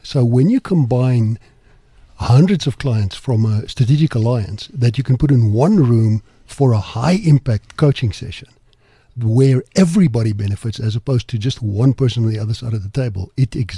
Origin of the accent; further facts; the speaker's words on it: United States; I grew up in business in America